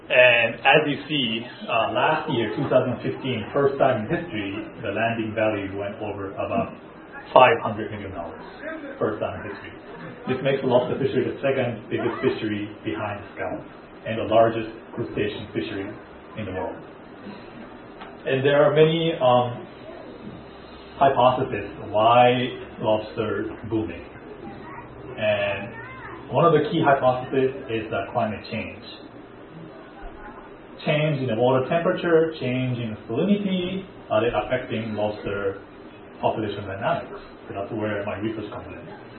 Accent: Japan; English is a second language; now in United States; I am a third-year PhD student in Yongchang Lab. I am originally from Japan, but I came to University of Maine

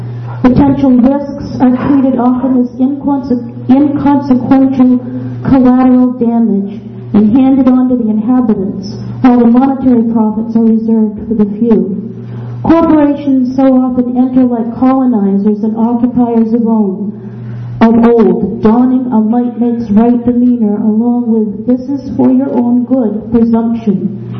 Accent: Belfast, Maine, United States; I'm from Southwest Harbor. I was born and raised in Belfast. My father and my grandfather were from Belfast. I live on Mount Desert Island

